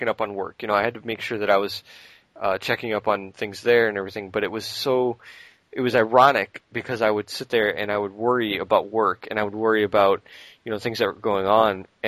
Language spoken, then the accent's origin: English; Illinois, United States; especially growing up near Chicago, we never saw stars because it was always either cloudy or pollution.